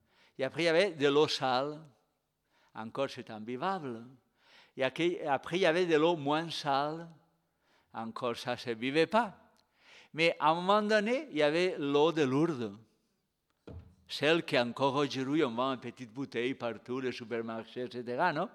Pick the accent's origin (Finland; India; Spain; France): Spain; Mieux que moi, parce que je suis espagnol, non?